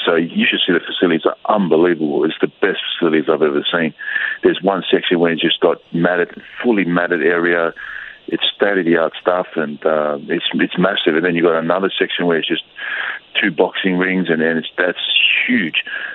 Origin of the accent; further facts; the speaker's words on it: Australia; Oh shit, sorry, man, I'm from Australia.